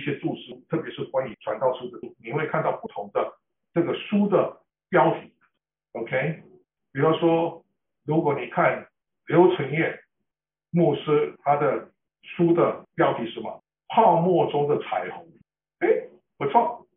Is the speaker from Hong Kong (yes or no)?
no; Canada; 我们是从加拿大来的，